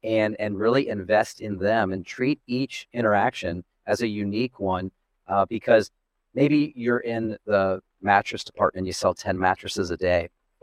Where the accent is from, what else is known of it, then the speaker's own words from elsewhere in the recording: Georgia, United States; moved away as an adult; now in Nebraska, United States; So I'm from a suburb of Atlanta.